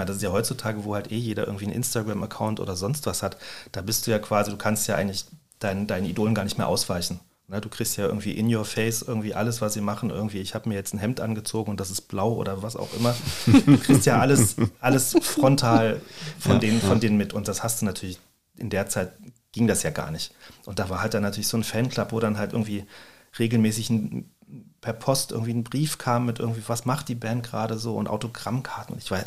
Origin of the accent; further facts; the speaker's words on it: Berlin, Germany; also born or lived in Hamburg; now in Rüsselsheim, Germany; Ich bin in Hamburg geboren, bin aber in Berlin aufgewachsen, größtenteils, in Klammern West. Und bin seit 92 im Rhein-Main-Gebiet und ich wohne tatsächlich erst, darf ich das hier überhaupt sagen, seit etwas über 2 Jahren in Rüsselsheim.